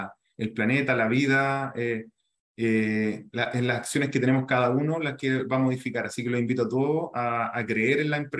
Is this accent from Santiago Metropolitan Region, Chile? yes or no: yes; Puente Alto, Santiago Metropolitan Region, Chile; born there; yo soy un gallo que nací en Puente Alto, por suerte estudié en el Instituto Nacional